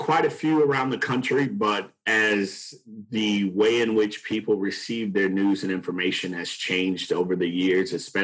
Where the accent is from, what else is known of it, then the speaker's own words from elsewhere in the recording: Dayton, Ohio, United States; Born and raised in Dayton, Ohio. Went to school there and then went away to Washington, D.C. To attend college.